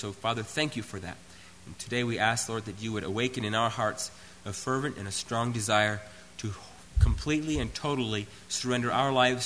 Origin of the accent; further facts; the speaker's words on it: United States; growing up in America, I just remember growing up Amish, it was a sin to be patriotic.